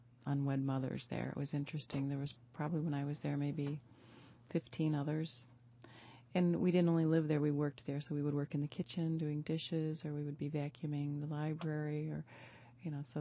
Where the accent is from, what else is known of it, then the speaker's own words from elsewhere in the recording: Waterford, Michigan, United States; also born or lived in Indiana; Well, I was born in Indiana, and had three older brothers. I have a sister that's 4 years younger than me. So we lived in Indiana, had a cornfield backyard that we would go back and play in. We moved to Michigan when I was six